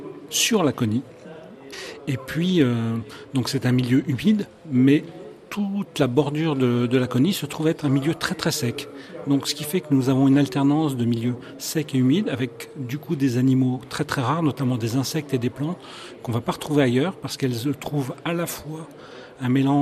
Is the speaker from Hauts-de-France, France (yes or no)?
no; Centre-Val de Loire, France; des oiseaux qu'on ne voyait pas ailleurs dans la plaine, puisque moi je suis un beauceron pure souche.